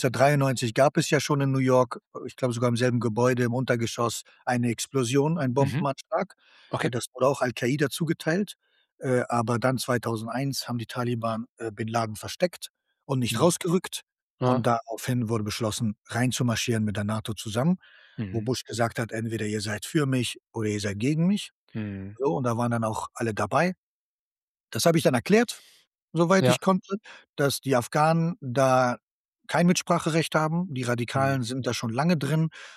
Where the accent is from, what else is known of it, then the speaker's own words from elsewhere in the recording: Hamburg, Germany; Ich bin am Georg aufgewachsen, 10, 11 Jahre, bevor wir umgezogen sind nach Sasel